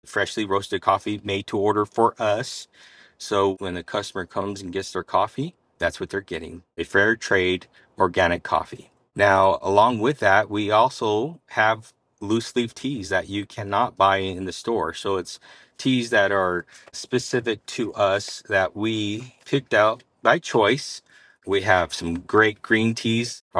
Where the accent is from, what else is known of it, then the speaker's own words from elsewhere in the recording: New Mexico, United States; And we grew up in New Mexico. We grew up just south of Farmington, moved to Farmington after I got out of the military, and this is our home. And we're glad to say we are New Mexicans here in the Four Corners area.